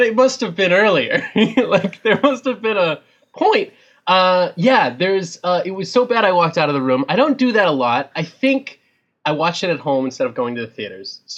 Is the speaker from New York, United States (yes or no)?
no; Boston, Massachusetts, United States; I am from Boston. I am a Celtics fan.